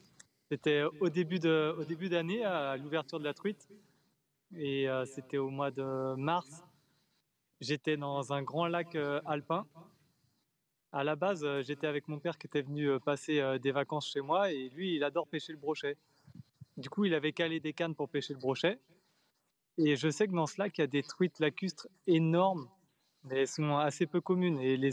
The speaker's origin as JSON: {"language": "French", "town": "Fréjus", "region": "Provence-Alpes-Côte d'Azur", "country": "France", "said": "J'ai 39 ans et je viens du Var, à Fréjus."}